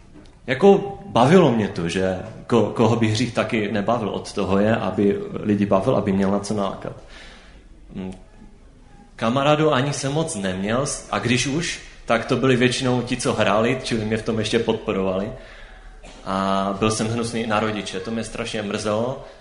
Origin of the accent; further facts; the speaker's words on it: Bohumín, Moravian-Silesian Region, Czechia; je mi 19 let, pocházím z Bohumína, odkud, no kde jsem se narodil a kde žiju i teďka ještě. Pocházím z nevěřící pokřtěné katolické rodiny